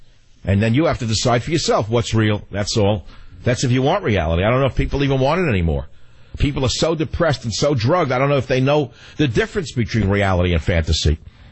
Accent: New York, United States; Luckily, I grew up in New York, so I didn't sit on the line.

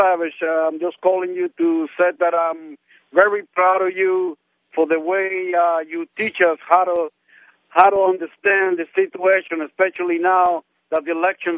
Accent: Cuba; moved away; Now, I came from Cuba back in 1968

